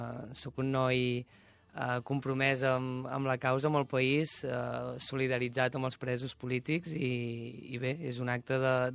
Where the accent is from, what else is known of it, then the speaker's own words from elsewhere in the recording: Manresa, Catalonia, Spain; De Manresa.